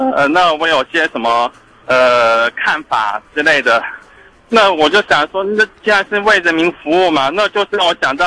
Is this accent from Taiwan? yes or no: yes; Taiwan; 他一看我是台湾来的嘛。